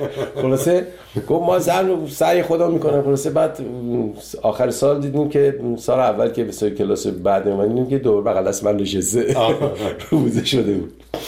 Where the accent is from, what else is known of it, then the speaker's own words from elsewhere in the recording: Iran; moved away; 30 سال 30 خورده سال که از ایران من اومدم بیرون